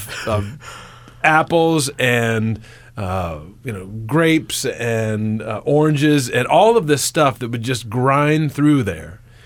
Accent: Greenwood, Indiana, United States; I'm from Greenwood.

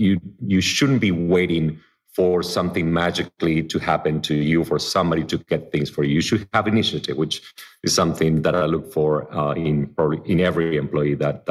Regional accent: Buenos Aires, Buenos Aires Province, Argentina; As you know, I grew up in the suburbs of Buenos Aires. My dad was a store owner of auto parts, and my mom was an accountant.

